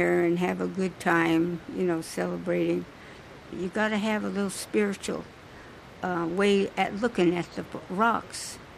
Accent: Yosemite, California, United States; born there; I was born in Yosemite in 1927, and I am now 87 years old.

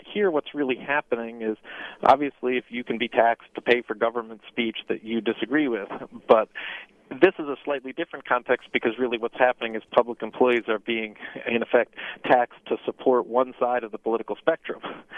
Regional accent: New York, United States; operated without exclusive representation and operated even without agency fees successfully here, even in my home state of New York.

